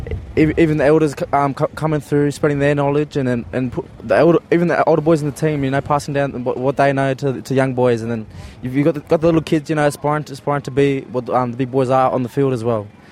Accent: Queensland, Australia; I come up from Torres Strait, so to come down, it's awesome, mate.

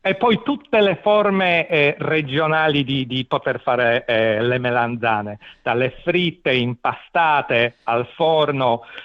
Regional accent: Poland; Italian is a second language; moved away as an adult; Sì, vengo dalla Polonia, sono nato in Polonia e ci ho vissuto per i primi 19 anni.

